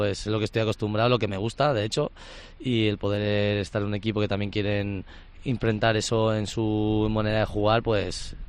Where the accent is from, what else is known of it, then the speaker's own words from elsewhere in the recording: Balearic Islands, Spain; La gente, como has dicho tú, casi todos somos de Mallorca.